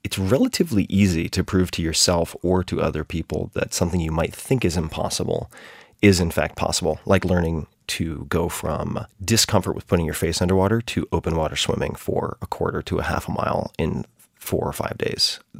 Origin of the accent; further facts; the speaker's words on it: New York, United States; I grew up on Long Island, right next to the water.